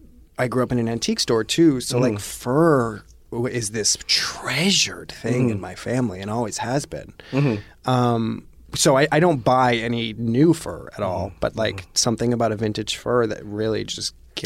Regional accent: Schaumburg, Illinois, United States; born there; Well, I was born in Schaumburg, and I lived in Schaumburg for like 5 years.

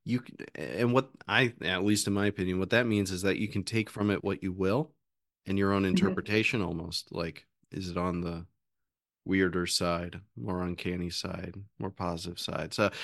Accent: Bradenton, Florida, United States; The one place that I grew up in Bradenton, the closest national park was the Hernando de Soto National Park

